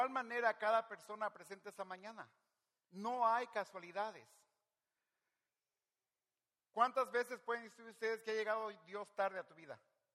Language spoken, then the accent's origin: Spanish; Livingston, California, United States; also born or lived in Merced; yo nací en Merced, me crié en Livingston, mi familia es de Michoacán, eventualmente me moví al sur de California, llegué primero a Fullerton, luego a Yorba Linda, Placentia, Santa Ana, Huntington Beach